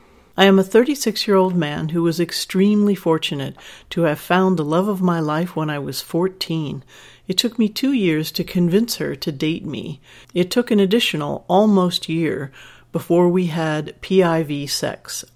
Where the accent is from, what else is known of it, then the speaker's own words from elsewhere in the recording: the South, United States; At that time, there was no internet, and growing up in the South, there was really no education about sex.